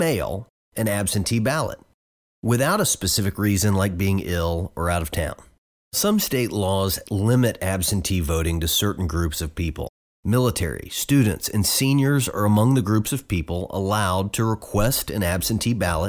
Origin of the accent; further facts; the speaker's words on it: Tennessee, United States; In my home state of Tennessee, some counties vote on a machine, others vote on a piece of paper.